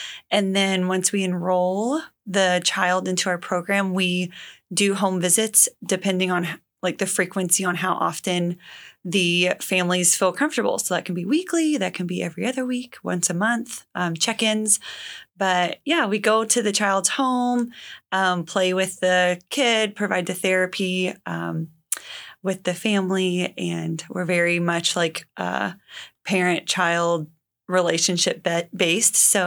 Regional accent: Kentucky, United States; I grew up in Kentucky, went to Eastern Kentucky, and just happened to fall into occupational therapy.

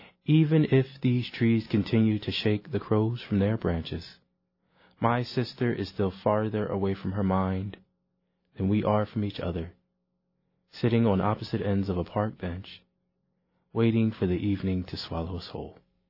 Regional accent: United States; Well, I would say I'm an American poet first

